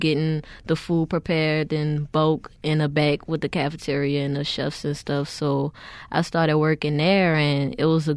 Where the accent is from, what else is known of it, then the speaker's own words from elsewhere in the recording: New Orleans, Louisiana, United States; also born or lived in Texas, United States; Pretty much, I'm an uptown girl. Born and raised in New Orleans, 21 years. The only year that I left was for the hurricane, and that was to live in Texas, and then we immediately came back.